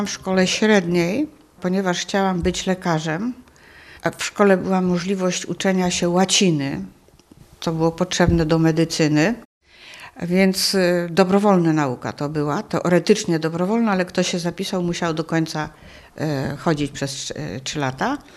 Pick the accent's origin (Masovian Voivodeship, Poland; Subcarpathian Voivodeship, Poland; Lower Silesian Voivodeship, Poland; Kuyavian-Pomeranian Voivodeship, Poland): Lower Silesian Voivodeship, Poland; Wrocław; Urodziłam się we Wrocławiu pełnym gruzów. Bawiłam się w gruzach, skakaliśmy po gruzach